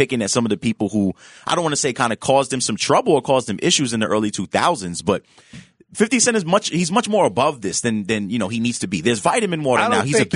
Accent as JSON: {"language": "English", "town": "Harlem", "region": "New York", "country": "United States", "said": "I am from Harlem. Okay. I am from Harlem. That's never going to change. Harlem."}